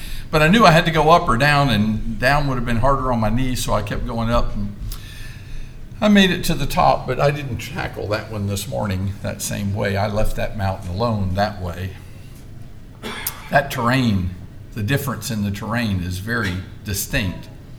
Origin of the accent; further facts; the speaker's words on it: Florida, United States; I grew up in Florida, but most of my preaching before going back to Florida was done anywhere but that state